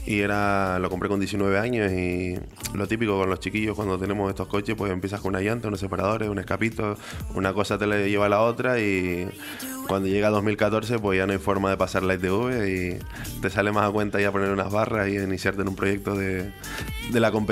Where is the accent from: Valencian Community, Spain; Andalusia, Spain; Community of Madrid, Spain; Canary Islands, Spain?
Canary Islands, Spain; San Juan de la Rambla; yo soy de San Juan de la Rambla, de la zona alta, desde el barrio de San José.